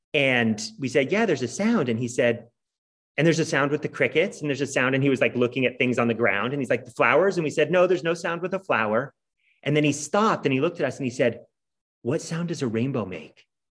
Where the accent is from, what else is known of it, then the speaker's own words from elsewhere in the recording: New Hampshire, United States; also born or lived in Massachusetts; when I was born in Massachusetts, where they lived before we moved to New Hampshire.